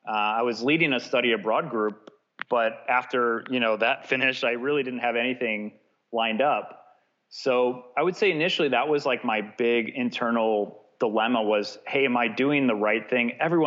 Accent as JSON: {"language": "English", "town": "Wildwood", "region": "Missouri", "country": "United States", "tie": "born or raised there", "said": "I grew up in Wildwood, Missouri."}